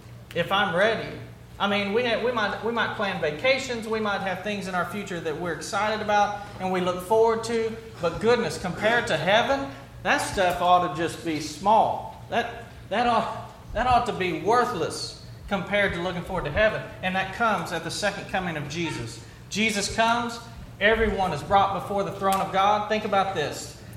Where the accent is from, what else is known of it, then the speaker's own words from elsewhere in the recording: United States; yes, I'm an American